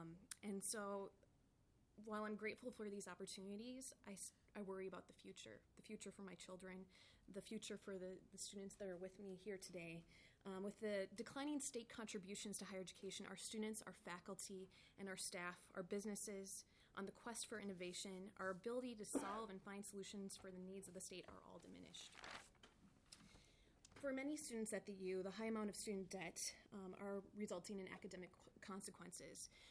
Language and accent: English; St. Cloud, Minnesota, United States; I'm originally from the St. Cloud area, and as a first-generation college student, I am grateful to the state of Minnesota